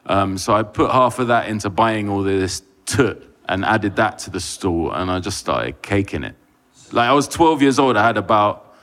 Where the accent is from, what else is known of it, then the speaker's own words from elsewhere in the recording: United Kingdom; And then because we're British, we don't like confrontation.